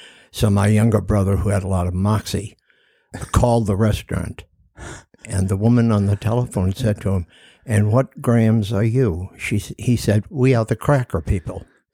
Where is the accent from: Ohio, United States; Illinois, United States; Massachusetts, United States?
Massachusetts, United States; Boston; I went to a military secondary school in New York, and I came from Boston. It was kind of alien at the time.